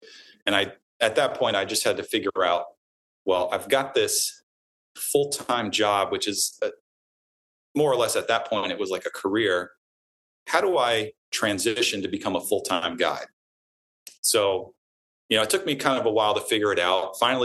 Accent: New Jersey, United States; born there; I was born in New Jersey, so it's still a little bit in my blood

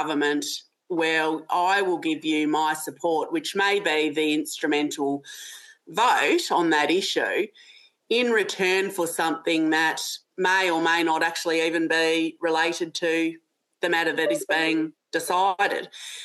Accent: Tasmania, Australia; I mean, in Tasmania, in my home state of Tasmania at the moment

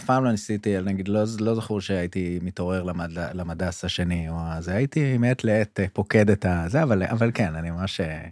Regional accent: Kvutzat Yavne, Central District, Israel; גדלתי בקבוצת יבנה, ועזבתי את הקיבוץ

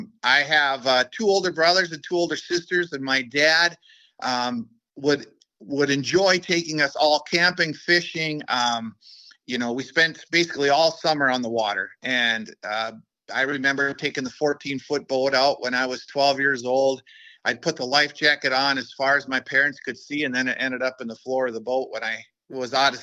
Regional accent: International Falls, Minnesota, United States; also born or lived in Fort Frances; So born and raised in International Falls, I was actually born in Fort Francis, just across the bridge where there wasn't really a border.

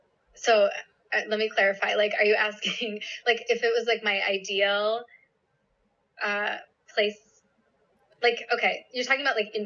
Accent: Milwaukee, Wisconsin, United States; I grew up, I'm from Milwaukee, so I've been on Lake Michigan my entire life

